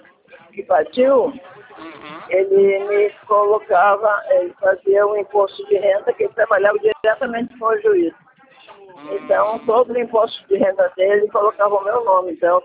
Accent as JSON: {"language": "Portuguese", "region": "Rio Grande do Sul", "country": "Brazil", "moved": "as an adult", "lives_now": "Rio de Janeiro, Brazil", "said": "eu sou gaúcha, né? Vim para o Rio de Janeiro com 28 anos."}